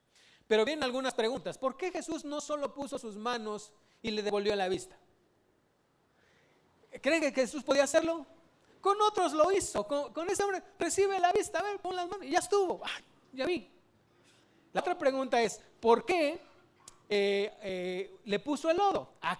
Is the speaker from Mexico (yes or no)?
yes; Mexico; born there; Yo le decía, Señor, ¿por qué nací en México?